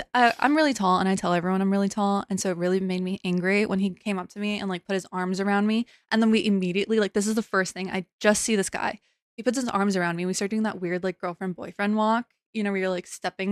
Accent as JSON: {"language": "English", "town": "El Paso", "region": "Texas", "country": "United States", "said": "And I'm from El Paso, Texas, which is a military town. There's like a base there."}